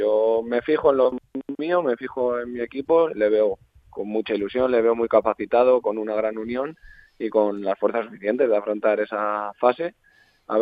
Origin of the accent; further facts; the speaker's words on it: Santander, Cantabria, Spain; Los dos somos de Santander, nos conocíamos quizá no muy personalmente, pero bueno, Santander es pequeño y al final todos se conocen un poco